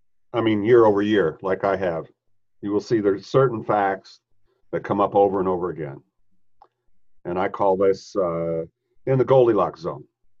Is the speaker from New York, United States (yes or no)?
no; Illinois, United States; now in St. Louis, United States; Oh, well, I was raised in Central Illinois and I was hired after tech school. I was hired by a small airline here in St. Louis called Ozark Airlines.